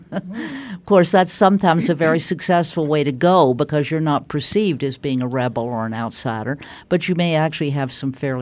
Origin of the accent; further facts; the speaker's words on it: the South, United States; But that's very familiar to me from growing up in the South